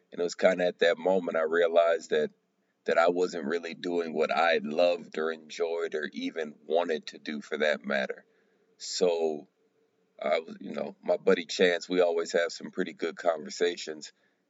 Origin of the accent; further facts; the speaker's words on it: Houston, Texas, United States; also born or lived in Baton Rouge, United States; Currently I'm in Houston, and I was born in Baton Rouge, but raised in Houston.